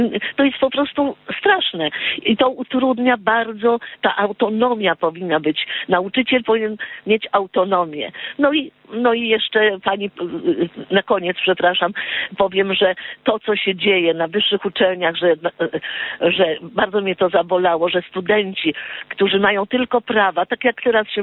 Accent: Warsaw, Masovian Voivodeship, Poland; jestem z Warszawy

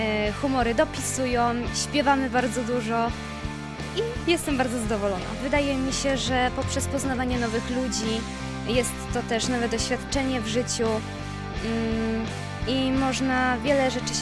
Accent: Czestochowa, Silesian Voivodeship, Poland; Przyjechałam z Częstochowy i jestem już na tych warsztatach drugi raz.

